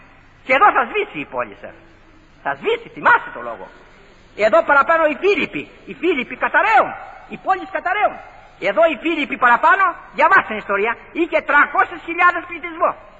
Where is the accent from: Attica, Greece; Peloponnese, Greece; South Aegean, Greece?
South Aegean, Greece; Είμαι από ένα μικρό χωριό. Στα χρόνια μου, το χωριό μου, σε ένα νησί των Κυκλάδων, είχε 2.000 κόσμο. Τώρα έχει μόνο 700.